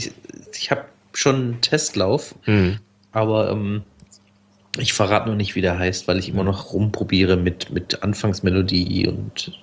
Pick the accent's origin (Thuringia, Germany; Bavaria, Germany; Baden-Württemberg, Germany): Baden-Württemberg, Germany; Ich bin ja aus dem Schwarzwald.